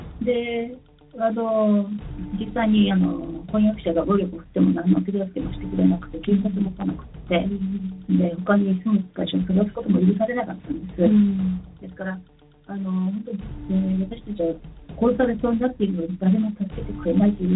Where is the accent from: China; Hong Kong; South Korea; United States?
United States; now in Japan; 私は実際はアメリカ人なんですけれども